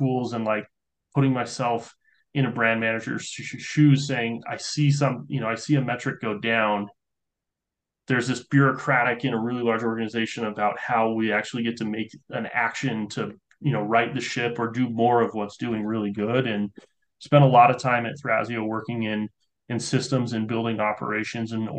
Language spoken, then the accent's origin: English; Salt Lake City, Utah, United States; And I was born and raised in Salt Lake City. I went to the University of Utah